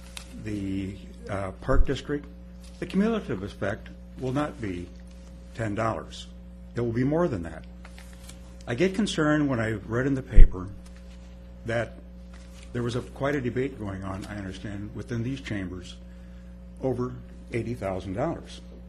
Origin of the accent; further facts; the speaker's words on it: East Moline, Illinois, United States; It reminds me of the one I grew up in my hometown of East Moline, Illinois, and I'm glad to be here.